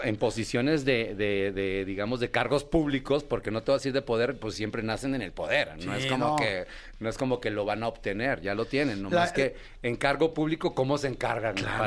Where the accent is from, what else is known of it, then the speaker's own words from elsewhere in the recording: Culiacán, Sinaloa, Mexico; accent: norteño; Yo soy de Culiacán.